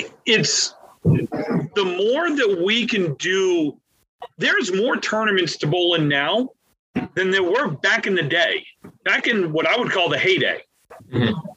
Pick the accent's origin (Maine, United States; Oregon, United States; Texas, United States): Maine, United States; it's just you and I, and we're from Maine.